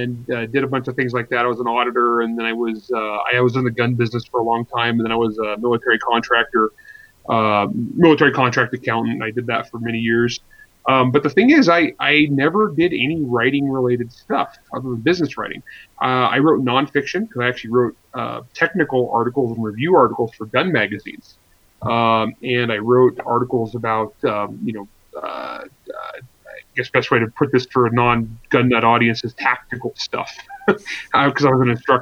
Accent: Italy; I grew up in Italy. It was a pretty rough place. We were, poor dairy farmers

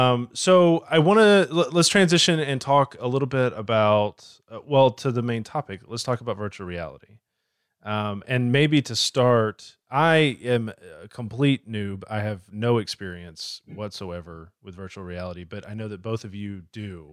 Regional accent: Georgia, United States; You know, I grew up in Georgia.

